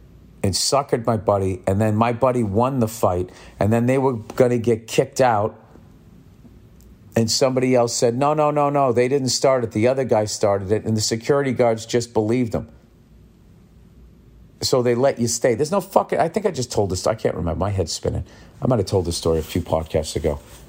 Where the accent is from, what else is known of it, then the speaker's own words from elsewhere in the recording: Massachusetts, United States; I grew up in Massachusetts, so I have no idea where that comes from.